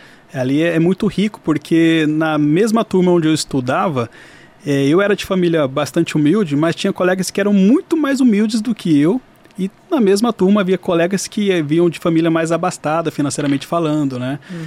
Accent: Cuiabá, Mato Grosso, Brazil; Minha infância foi toda ali no Porto, né?

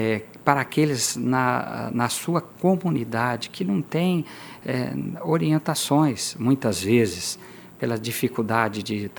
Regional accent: Mato Grosso, Brazil; já estou aqui desde 2000, sou pantaneiro.

